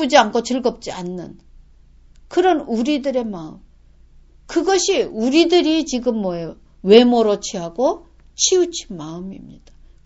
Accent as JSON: {"language": "Korean", "country": "South Korea", "said": "우리가 크리스천이지만 한국 사람으로서"}